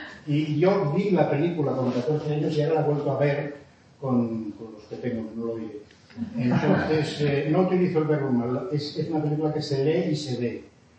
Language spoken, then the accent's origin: Spanish; Catalonia, Spain; Entonces quiero como catalán, hacerles una rebaja en los sueños.